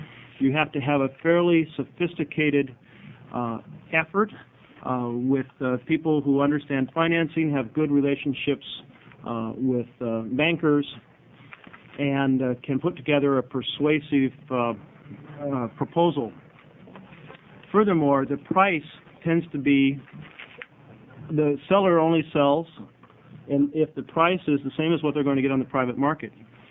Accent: Portland, Oregon, United States; from East Portland.

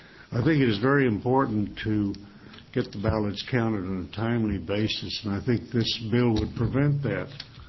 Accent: Florence, Oregon, United States; I'm from Florence, Oregon.

